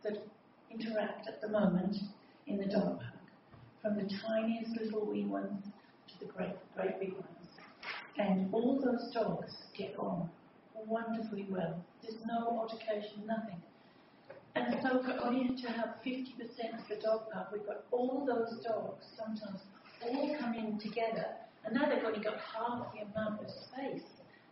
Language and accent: English; Deloraine, Tasmania, Australia; I'm from Deloraine.